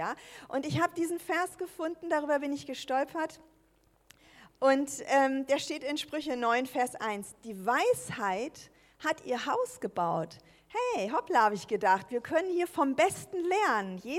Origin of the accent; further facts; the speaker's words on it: Wunstorf, Lower Saxony, Germany; ich komme aus Wunsdorf, das ist in der Nähe von Hannover, falls es jemand kennt, aus der K21.